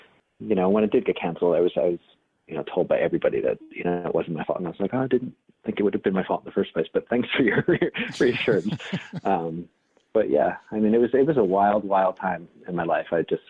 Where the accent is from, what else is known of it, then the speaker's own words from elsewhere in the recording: New York, United States; I grew up in New York, and so, you know, my mom and I would go into the city all the time, and we had seen that show